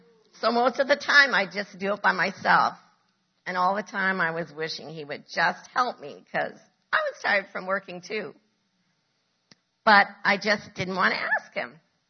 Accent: Canada; But he married a Canadian.

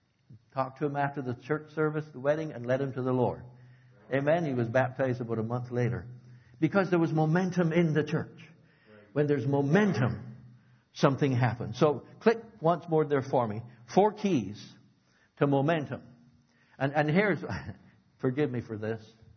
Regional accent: Alberta, Canada; You know that we come from Alberta.

